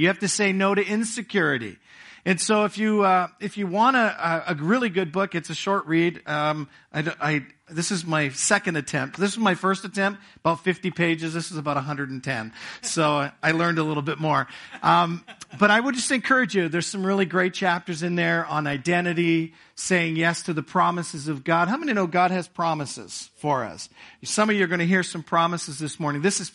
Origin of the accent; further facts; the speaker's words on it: Toronto, Ontario, Canada; also born or lived in England; now in Hamilton, Canada; I actually grew up in Toronto. I was born in England, and my parents immigrated to Canada in 67 and basically lived most of my life in Toronto. I preached, pastored in Toronto for 12 years. And then we moved to Hamilton about 20 years ago